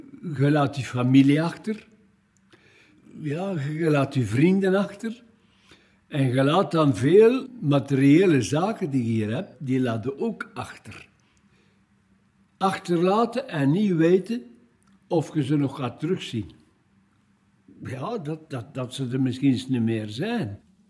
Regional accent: Limburg, Belgium; ik ben eigenlijk dus afkomstig van Limburg. Ik ben geboren in Schuurlijk, de stad, de 15 januari 1942

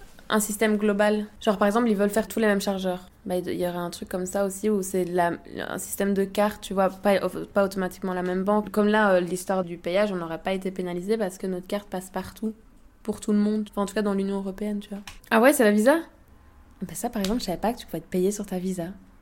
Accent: Belgium; On lui dit, mais mec, on vient de Belgique, on va pas faire demi-tour.

